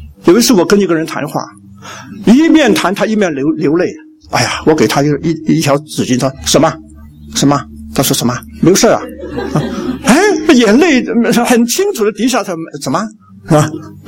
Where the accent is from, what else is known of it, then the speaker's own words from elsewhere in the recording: Hong Kong; also born or lived in Germany; 我是香港来的，我的英语的优势比他们好，所以我就唯一的一个会讲英语的。